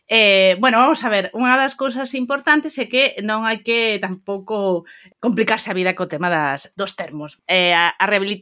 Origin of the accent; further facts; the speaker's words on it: Lugo, Galicia, Spain; o que son de Lugo é unha cousa fundamental, é unha cidade que, por exemplo, non medra a poboación.